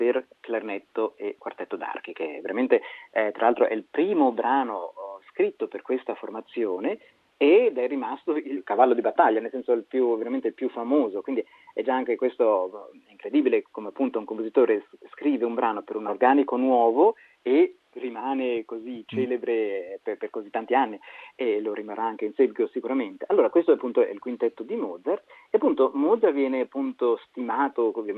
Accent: Ticino, Switzerland; io ogni tanto appunto stando in Ticino, cioè, soprattutto essendo ticinese

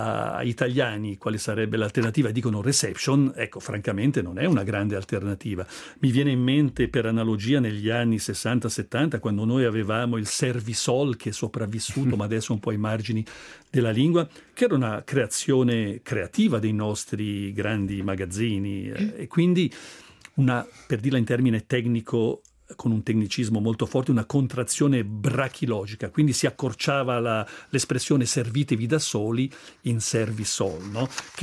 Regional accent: Ticino, Switzerland; Quindi è chiaro che come ticinesi, se sappiamo queste cose, poi possiamo agire di conseguenza, insomma.

